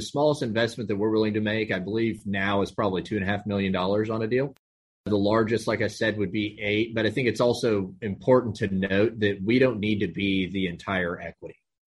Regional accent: Amarillo, Texas, United States; now in Houston, United States; based here in Houston, Texas. Born and raised in North Texas, up in Amarillo, went to school, University of Texas in Austin.

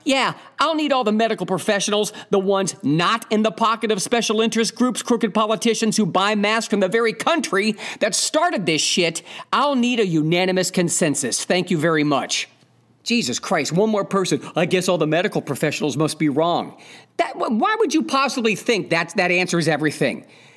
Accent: Ohio, United States; now in California, United States; You know, I grew up in Northeast Ohio. I've moved around a lot in my life

